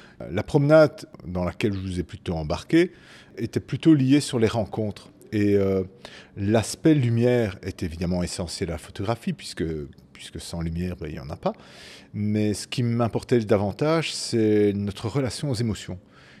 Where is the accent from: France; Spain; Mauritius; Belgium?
Belgium; ça veut dire montagne, et je viens de Belgique.